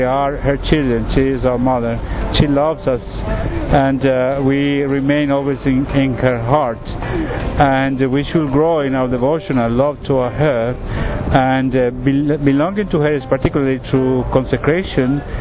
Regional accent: Costa Rica; soy de Costa Rica, soy sacerdote misionero de la Caridad.

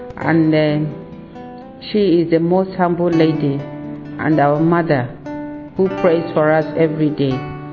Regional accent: Nigeria; now in London, United Kingdom; I come from Nigeria. I live in London with my three children.

